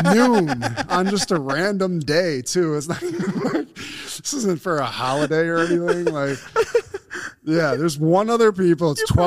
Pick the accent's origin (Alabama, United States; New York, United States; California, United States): New York, United States; Buffalo; We're from Buffalo.